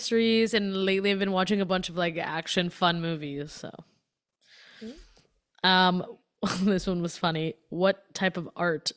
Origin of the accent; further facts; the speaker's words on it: Hong Kong; I grew up in Hong Kong. I went to a British school